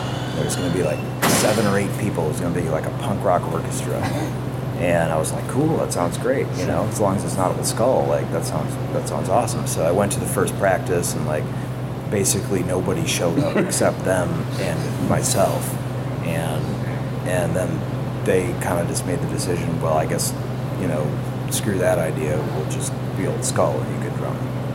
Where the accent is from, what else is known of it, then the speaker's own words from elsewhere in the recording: Madison, Wisconsin, United States; I grew up in Madison, Wisconsin. That's where I was born, and hung out on State Street and met a lot of people